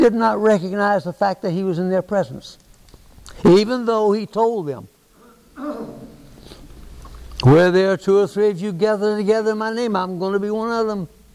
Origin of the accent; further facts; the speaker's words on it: Jacksonville, Florida, United States; When I was a boy growing up in Jacksonville, Florida, we had a group of ladies and a couple of men who met every Wednesday morning at our church